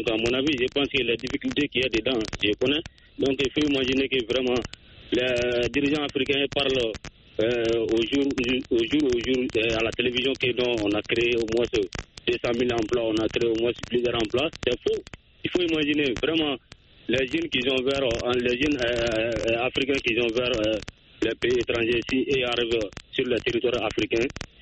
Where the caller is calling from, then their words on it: Sonigoumi, Mali; Je vous appelle toujours dans mon village natal, à Sonigoumi.